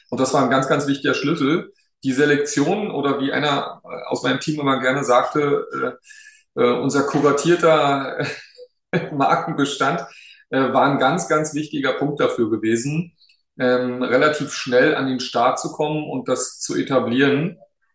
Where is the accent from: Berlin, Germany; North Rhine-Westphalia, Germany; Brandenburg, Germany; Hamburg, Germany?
Berlin, Germany; born there; bin auch als geborener Berliner